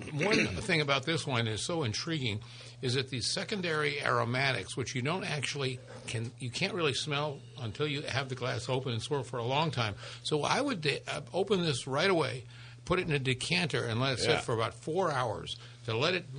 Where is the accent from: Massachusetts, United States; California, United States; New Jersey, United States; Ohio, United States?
California, United States; So we grew up in California. They grew up on Bordeaux.